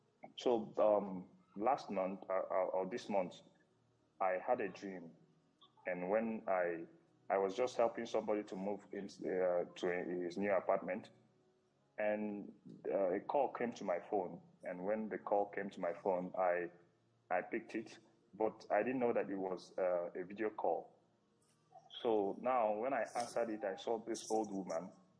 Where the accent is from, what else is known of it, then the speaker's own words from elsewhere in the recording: Anambra, Nigeria; now in South Africa; I'm from Anambra, but I live in South Africa.